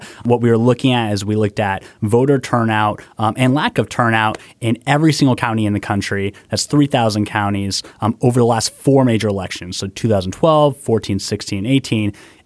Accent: Georgia, United States; hey, man, I'm from Georgia. I get it.

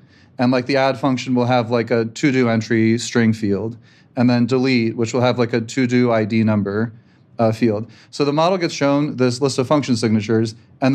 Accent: New York, United States; also born or lived in Ukraine; I was born in Ukraine, actually, and grew up in New York and went to Michigan for grad school.

